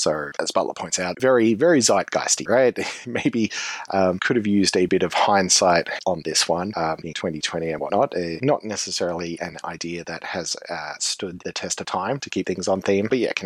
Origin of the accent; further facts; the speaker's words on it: Australia; but I'm Australian, and 9/11 certainly had an impact on the world I live